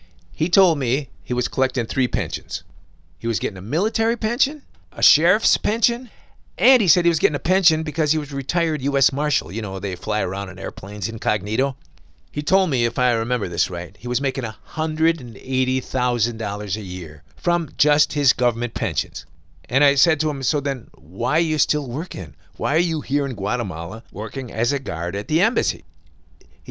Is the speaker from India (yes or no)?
yes; India; Nope, Johnny, I'm an Indian from India.